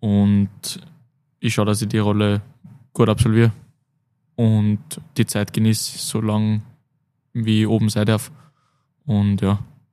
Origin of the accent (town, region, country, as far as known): Linz, Upper Austria, Austria; also born or lived in Wels